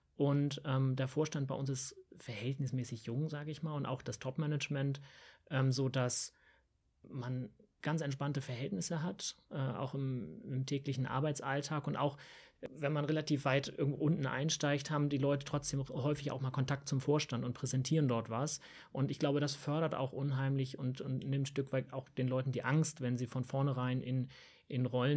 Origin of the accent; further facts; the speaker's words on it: Germany; und dann stellt sich raus, ach, wir kommen ja beide aus Deutschland.